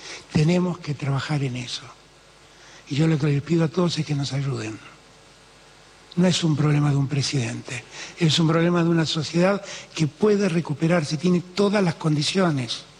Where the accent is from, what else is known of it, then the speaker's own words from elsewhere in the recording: Argentina; Como ciudadanos argentinos que somos, no es ético.